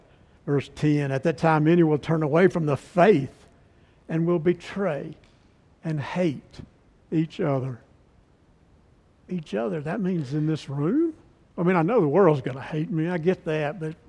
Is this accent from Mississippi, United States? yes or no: yes; Mississippi, United States; And on top of all that, I'm from Mississippi.